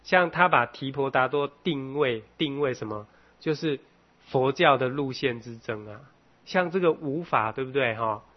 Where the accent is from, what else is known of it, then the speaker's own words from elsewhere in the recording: Taiwan; 这个我们的台湾还比较小哦，可能各位比较没有这种感觉